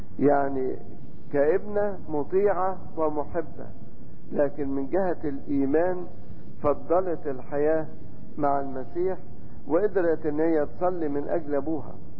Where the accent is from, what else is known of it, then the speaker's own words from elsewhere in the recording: Giza Governorate, Egypt; يعني في كنيسة عندنا في الجيزة